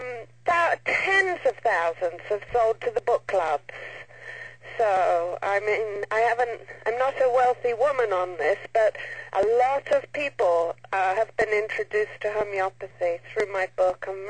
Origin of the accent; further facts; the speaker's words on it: United Kingdom; Yeah, I'm a British homeopath